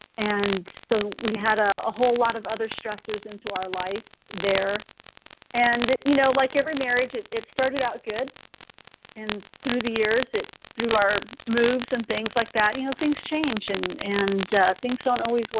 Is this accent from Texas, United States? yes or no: yes; Texas, United States; I'm originally from Texas. I am the only girl in a family of men. I have five older brothers. I'm from a very traditional Hispanic family